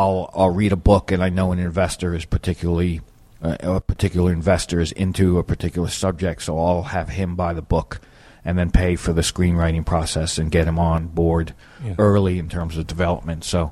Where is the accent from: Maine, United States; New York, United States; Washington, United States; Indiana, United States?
New York, United States; New York City; well, I was born and raised in Queens and Long Island City, and I live in Astoria.